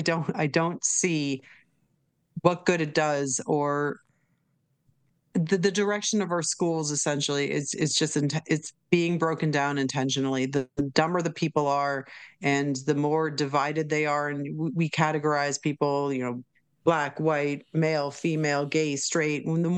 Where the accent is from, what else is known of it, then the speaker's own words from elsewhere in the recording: Massachusetts, United States; I have to say, growing up in Massachusetts, we had a totally different system of how the police and the sheriff's department worked.